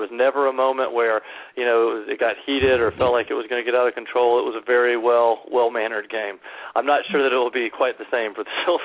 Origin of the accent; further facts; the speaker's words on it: Conyers, Georgia, United States; I grew up in Conyers. I played my first soccer games out here at Rice as well.